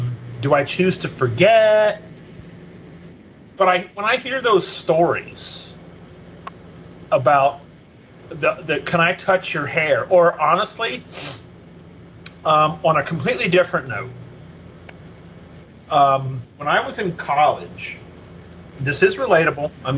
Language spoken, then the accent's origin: English; Ohio, United States; You know, growing up in West Central Ohio, I feel like I should have heard that stuff, and I'm kind of wondering why I didn't.